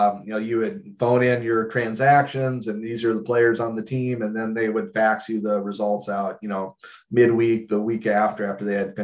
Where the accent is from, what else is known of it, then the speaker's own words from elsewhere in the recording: Iowa, United States; I grew up in Iowa. We didn't have, obviously, a major league team.